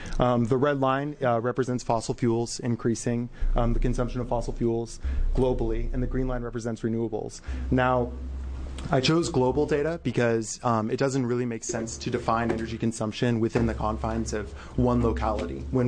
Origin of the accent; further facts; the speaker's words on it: Ashland, Oregon, United States; I'm from Southern Oregon. I'm from Ashland.